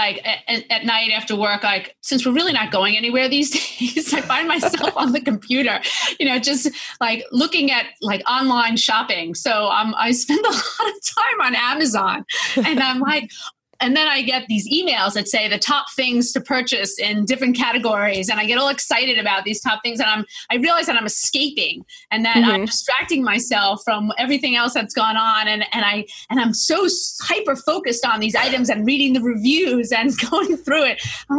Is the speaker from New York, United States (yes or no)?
yes; New York, United States; I'm a New Yorker. I can take it.